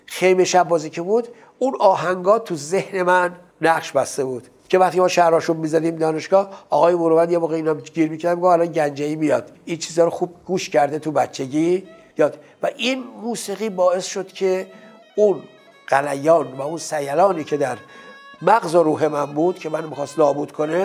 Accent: Dowlatabad, Tehran Province, Iran; born there; من متولد 1121 24 خرداد در دهی در شهری به نام دولت آباد شاه سلطنه در خانواده‌ای به دنیا آمدم که از نظر اعتقادی تقریبا در تضاد بودند.

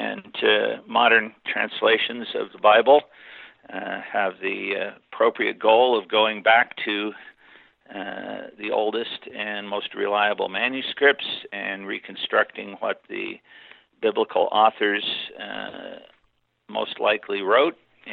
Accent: Rock Island, Illinois, United States; and a BA from Augustana College in my hometown of Rock Island, Illinois.

